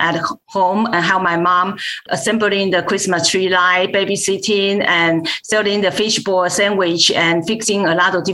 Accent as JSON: {"language": "English", "country": "Taiwan", "said": "I came from Taiwan. I have a younger brother."}